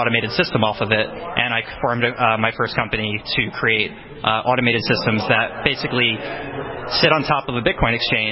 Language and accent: English; New York, United States; I'm from New York. I went to NYU, and I stayed in New York full-time afterwards.